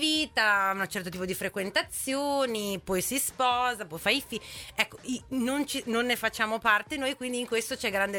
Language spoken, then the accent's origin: Italian; Parma, Emilia-Romagna, Italy; qua noi siamo di Parma